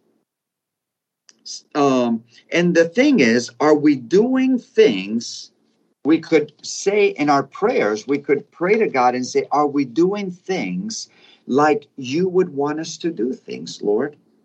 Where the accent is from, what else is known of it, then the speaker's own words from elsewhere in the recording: Cala Rajada, Balearic Islands, Spain; moved away; But then if I found someone from Cala Rajada, it was even better, which is my hometown.